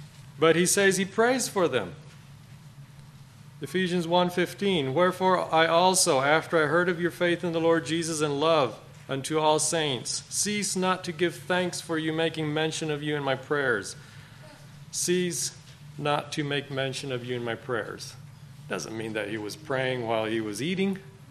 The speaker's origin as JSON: {"language": "English", "country": "Costa Rica", "tie": "born or raised there", "said": "So I grew up in Costa Rica, and there's a printing shop there."}